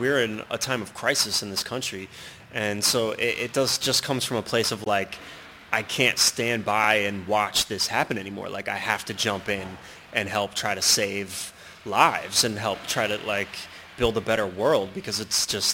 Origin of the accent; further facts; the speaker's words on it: Philadelphia, Pennsylvania, United States; Then I grew up in West Philly. I mean, in that time, I mean, we had the MOVE bombing blocks from my house.